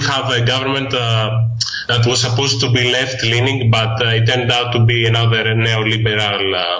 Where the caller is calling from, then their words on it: Patras, Western Greece, Greece; English is a second language; I'm calling from Patras. It's a Greek city.